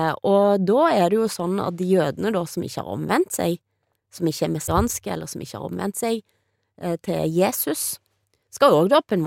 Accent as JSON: {"language": "Norwegian", "region": "Western Norway", "country": "Norway", "said": "Jeg er jo vestlending"}